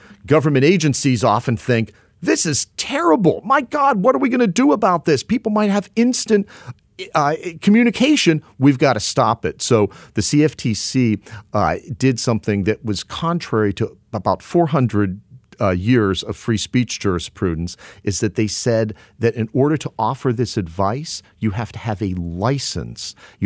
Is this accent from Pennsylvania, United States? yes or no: yes; Pittsburgh, Pennsylvania, United States; including in my hometown of Pittsburgh, where the mayor of Pittsburgh in the late 1990s wanted to condemn a fifth of downtown Pittsburgh